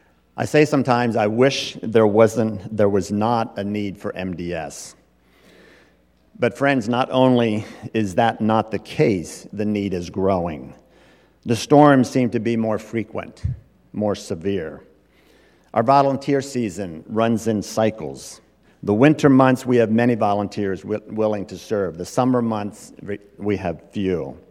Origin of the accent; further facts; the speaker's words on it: Lancaster County, Pennsylvania, United States; I remember growing up in Lancaster County, Pennsylvania. I was surrounded most of my life with folks in the Mennonite faith.